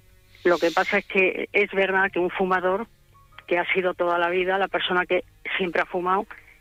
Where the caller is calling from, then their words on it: Madrid, Community of Madrid, Spain; de Madrid.